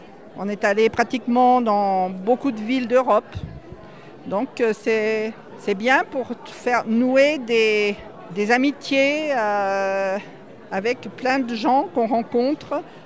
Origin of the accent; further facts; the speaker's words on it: Chamonix, Auvergne-Rhône-Alpes, France; Et puis Chamoniard, parce qu'on est de Chamonix.